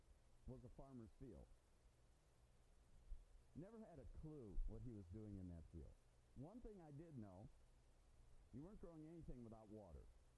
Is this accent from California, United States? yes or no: no; Detroit, Michigan, United States; I grew up in Detroit in the asphalt jungle.